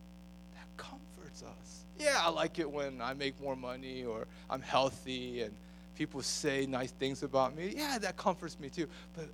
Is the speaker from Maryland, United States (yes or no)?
yes; Baltimore, Maryland, United States; because you know I'm from Baltimore City, right?